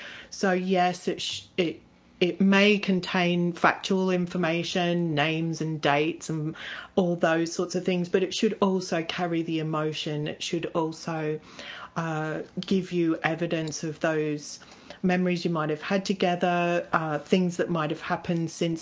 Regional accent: Australia; now in United Kingdom; you might pick up I've got a little bit of an accent, which isn't English. I'm originally from Australia

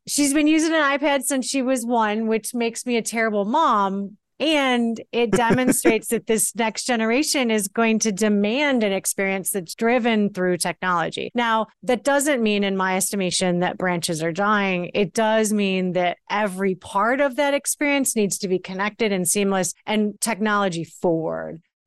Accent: Hillsdale, Michigan, United States; I grew up in Hillsdale, Michigan, which is a tiny town, the bottom of Michigan, right where Michigan, Ohio, and Indiana come together.

